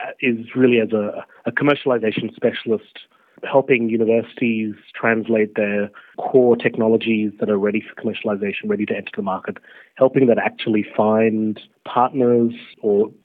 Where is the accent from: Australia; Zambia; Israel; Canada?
Australia; St. Leonards, New South Wales; born there; I was born in Australia in Royal North Shore and St. Leonards, and my parents arrived in the late 70s to Australia. My parents actually moved from India. My mum is Goan and my dad is Parsi.